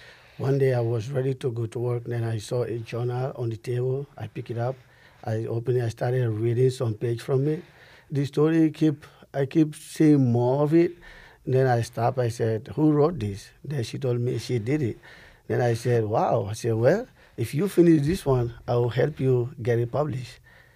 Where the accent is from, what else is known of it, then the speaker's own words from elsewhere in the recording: Sierra Leone; English is a second language; moved away as an adult; also born or lived in Malta; now in Michigan, United States; Well, I was born in Sierra Leone, grew up there, and then left there. In 2000, I left Africa. I went to Malta. It's a small island in the Mediterranean.